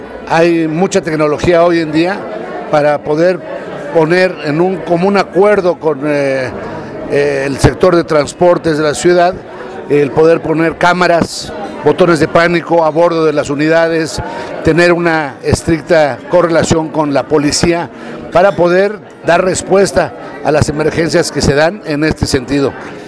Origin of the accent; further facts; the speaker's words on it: Iztapalapa, Mexico City, Mexico; como mexicanos, como iztapalapenses, como miembros de esta maravillosa ciudad